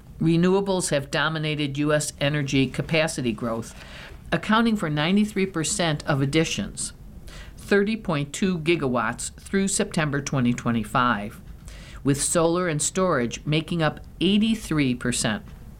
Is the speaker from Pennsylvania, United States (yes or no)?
no; Hamburg, New York, United States; My hometown, Hamburg, saw over 80 inches of snow.